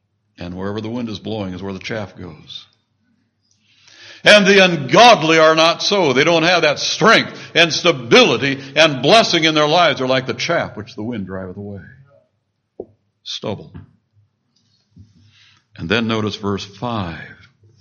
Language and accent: English; Pekin, Illinois, United States; I go back every couple of years to my hometown, a place called Pekin, Illinois. It's just outside of Peoria, there in central Illinois.